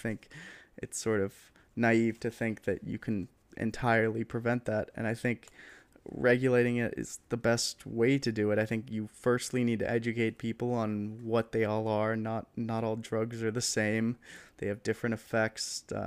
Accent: California, United States; especially, you know, I'm from California, I'm in LA right now

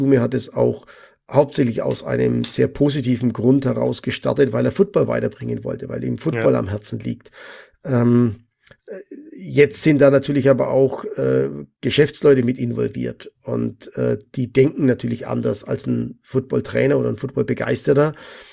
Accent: Bavaria, Germany; Ich bin ich sag's immer so witzig, als Mittelfranke eben anders strukturiert.

